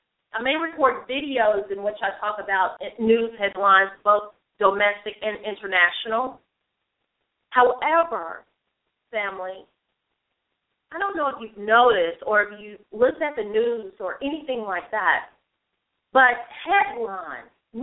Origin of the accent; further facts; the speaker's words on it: United States; I love being an American.